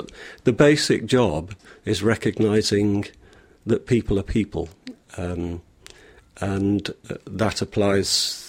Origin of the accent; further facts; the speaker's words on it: Warrington, North West England, United Kingdom; also born or lived in London; now in Manchester, United Kingdom; originally I'm from Warrington, so I've known Manchester all my life.